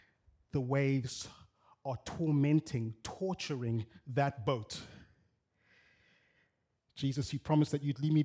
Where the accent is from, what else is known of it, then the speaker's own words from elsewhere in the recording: Bulawayo, Zimbabwe; We said, "Hi … we are from Bulawayo in Zimbabwe,"